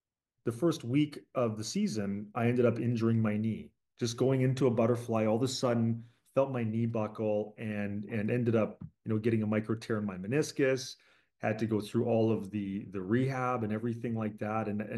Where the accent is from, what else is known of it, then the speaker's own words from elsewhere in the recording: Canada; I grew up in sports. So I'm from Canada, and like, you know, every Canadian plays hockey.